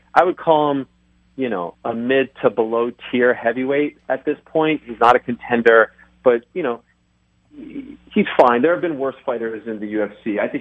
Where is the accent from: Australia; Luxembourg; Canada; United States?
Canada; Montreal, Quebec; I grew up in Montreal